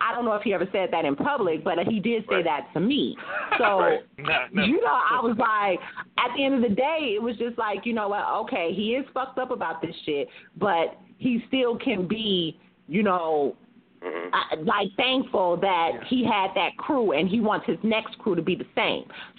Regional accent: California, United States; I'm from the Bay Area.

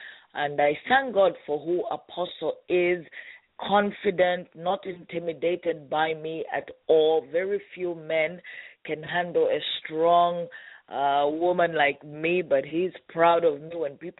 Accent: Kenya; also born or lived in Zambia; As you know, I'm from Zambia, raised in Kenya, married to a handsome man from Rwanda

